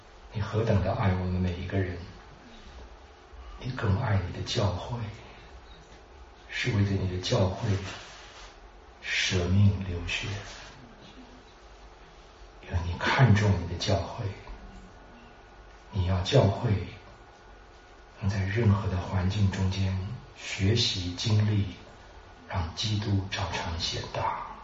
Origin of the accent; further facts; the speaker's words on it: China; 我们中国人扫墓都把我们自己家人的那个墓前面的叶子都扫到别人那边去